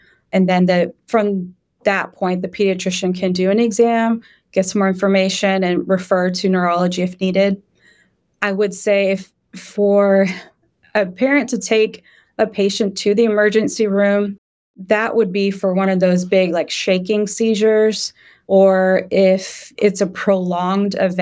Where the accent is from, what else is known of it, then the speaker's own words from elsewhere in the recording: Texas, United States; I'm from Texas and I love football, as most of my friends know.